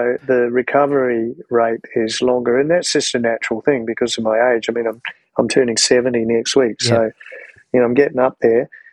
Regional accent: Johnsonville, Wellington, New Zealand; in Johnsonville, which is a suburb of Wellington where I grew up. I was born in Wellington, but I think when I was about 3 or 4, we moved to Johnsonville, and it's like a small country town connected to Wellington.

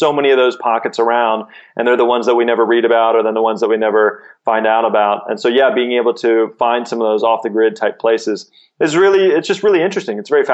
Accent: Springfield, Missouri, United States; And we grew up in Springfield, Missouri. There's probably 250,000 people here.

